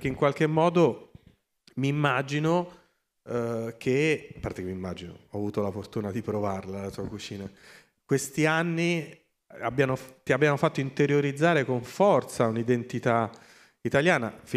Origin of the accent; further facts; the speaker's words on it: Rome, Lazio, Italy; io posso assicurarvi da romano